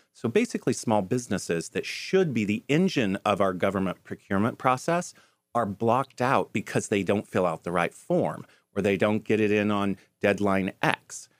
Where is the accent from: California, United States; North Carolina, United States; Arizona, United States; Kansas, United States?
Kansas, United States; Wichita; He's from Oklahoma. I'm from Kansas.